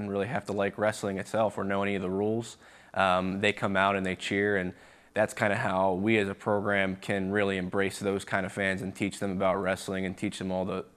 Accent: Pennsylvania, United States; And I think growing up in Pennsylvania, wasn't always used to this kind of rivalry.

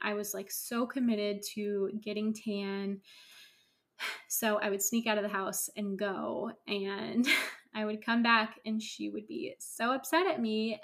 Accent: California, United States; I grew up in Northern California and my family really loved the beach.

